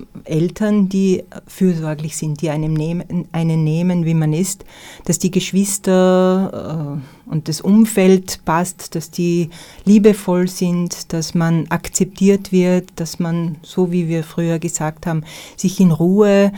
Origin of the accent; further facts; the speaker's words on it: Austria; auch als Österreicherin einen deutschen Preis zu bekommen